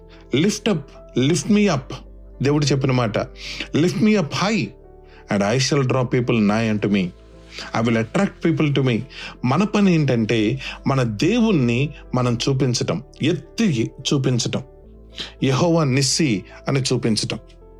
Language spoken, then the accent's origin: Telugu; Nuzvid, Andhra Pradesh, India; also born or lived in Kurnool; నేను పుట్టింది నూజివీడు, యూనో పెరిగింది కృష్ణా జిల్లా, చదువుకున్నది కర్నూలు